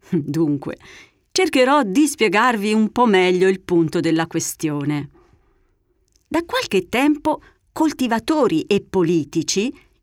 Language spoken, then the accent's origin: Italian; Tuscany, Italy; Da toscana quale sono, posso confermarvi che è vero.